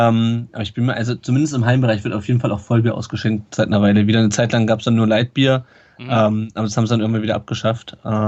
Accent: Kassel, Hesse, Germany; now in Stuttgart, Germany; ich komme auch ursprünglich nicht aus Stuttgart, das kommt ja auch hinzu. Ich komme ursprünglich aus Kassel. Ich bin also sogar noch näher an den VfB herangezogen im Laufe der Zeit.

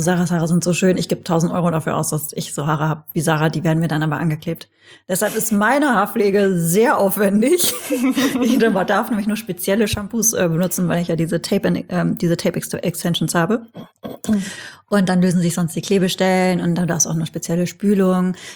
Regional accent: North Rhine-Westphalia, Germany; ich bin in der Nähe von Holland aufgewachsen.

